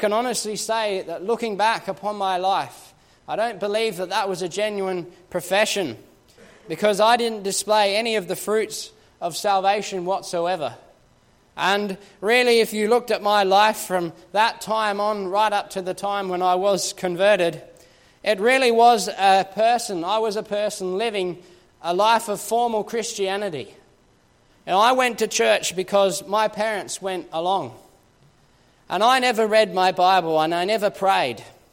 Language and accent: English; Australia; one of the very first questions that people ask me when they hear that I'm from Australia is, well, where in Australia?